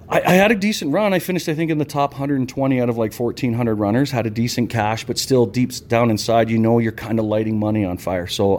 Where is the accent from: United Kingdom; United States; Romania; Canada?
Canada; Brantford, Ontario; A friend of mine from my hometown growing up had moved to where I live now. He worked with my wife, wasn't my wife at the time, but he said to her, I got a buddy back in Brantford